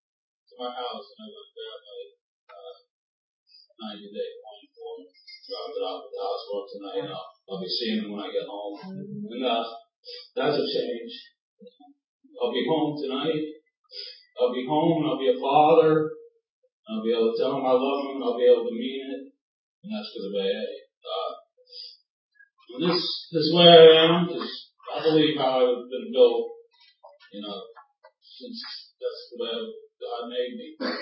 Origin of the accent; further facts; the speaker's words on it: Wilkes-Barre, Pennsylvania, United States; I'm from Wilkes-Barre, PA, up the old turnpike here.